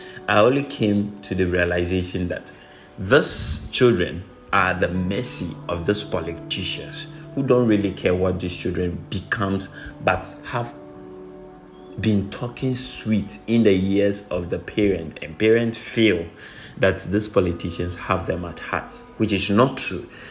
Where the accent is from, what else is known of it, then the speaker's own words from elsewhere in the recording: Prampram, Greater Accra, Ghana; very genius, and I come from Ghana, pram pram, and I'm not like any other person.